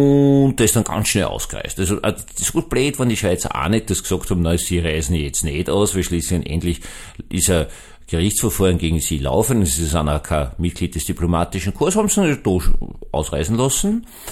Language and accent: German; Austria; Ich als Österreicher bin schockiert.